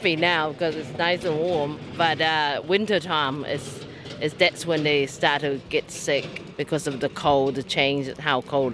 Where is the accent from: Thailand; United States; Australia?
Thailand; English is a second language; I'm from Thailand.